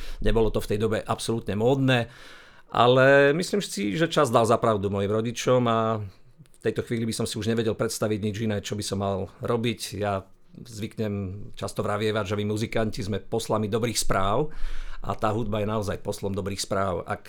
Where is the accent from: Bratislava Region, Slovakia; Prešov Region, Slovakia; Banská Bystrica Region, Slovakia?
Prešov Region, Slovakia; Krásna Lúka; v mojej rodnej dedinke Krásna Lúka v Sabinovskom okrese.